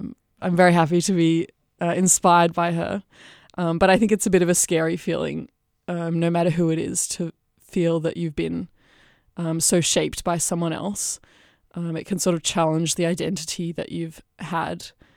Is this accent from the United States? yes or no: no; Australia; especially as an Australian, I think.